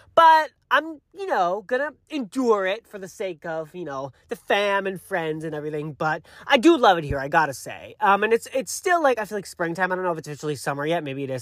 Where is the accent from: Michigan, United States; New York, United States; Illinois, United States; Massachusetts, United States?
Massachusetts, United States; now in Los Angeles, United States; California, Los Angeles, where I live, and come back home, which is, well, not my home, the home that I grew up in Massachusetts, a little suburb of Massachusetts.